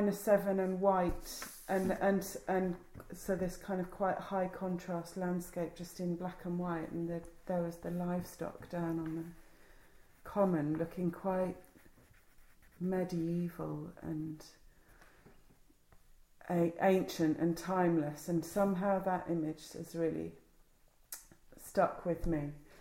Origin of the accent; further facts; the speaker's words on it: South West England, United Kingdom; I grew up in the West Country, not in a location, not right here, but outside Bath